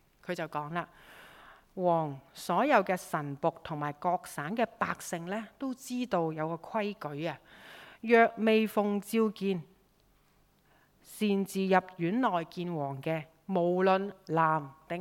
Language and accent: Cantonese; Hong Kong; 但是我們香港人呢，很多都放在這裡，放在心裡面。